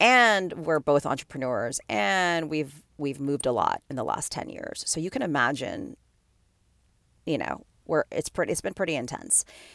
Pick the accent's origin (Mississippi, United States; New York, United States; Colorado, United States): New York, United States; Manhattan; now in Tampa, United States; I'm born and raised in Manhattan. He's from Georgia. Met in New York. We lived in Manhattan together.